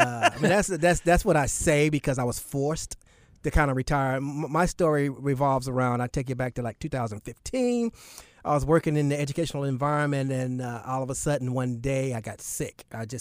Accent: Charlotte, North Carolina, United States; also born or lived in Newark, United States; Most people think I was born and raised in Charlotte. My dad was in the Navy.

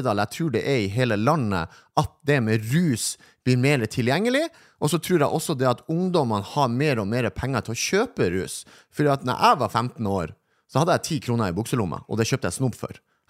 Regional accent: Northern Norway, Norway; Alkohol, jeg kommer jo fra Nord-Norge, det er jo ganske vanlig når du er 15-16 år at du drikker.

